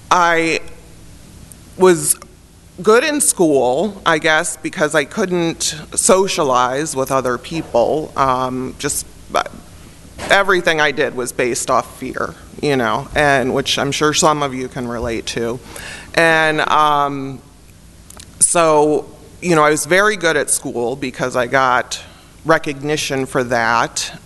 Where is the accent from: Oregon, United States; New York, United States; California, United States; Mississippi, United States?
New York, United States; Buffalo; born there; I was born in Buffalo, New York, so you think it's cold here.